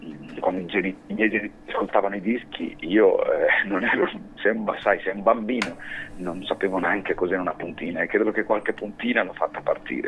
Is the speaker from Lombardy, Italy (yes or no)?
yes; Lombardy, Italy; ero suonato in un locale qui nel mio paese, io abito in provincia di Brescia